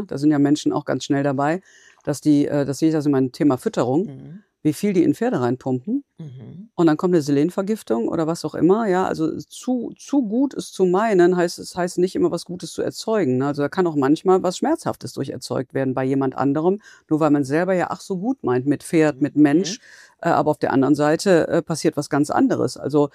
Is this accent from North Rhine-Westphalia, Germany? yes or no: yes; Cologne, North Rhine-Westphalia, Germany; ich bin Kölnerin